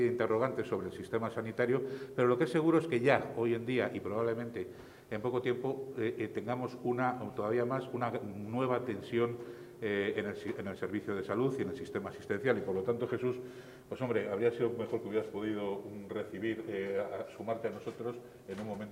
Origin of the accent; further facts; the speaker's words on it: Castile and León, Spain; como castellano leonés, como médico, como sanitario y como político, no puedo más que darles las gracias en este momento